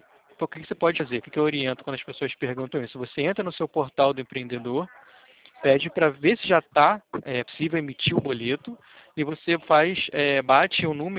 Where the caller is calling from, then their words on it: Rio de Janeiro, Brazil; Aqui é Rio de Janeiro.